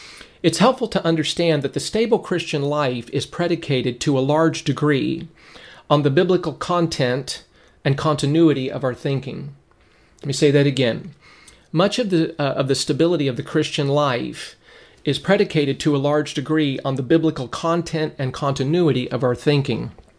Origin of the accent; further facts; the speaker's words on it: Lancaster, California, United States; when I was a young boy growing up in Lancaster, California, where I lived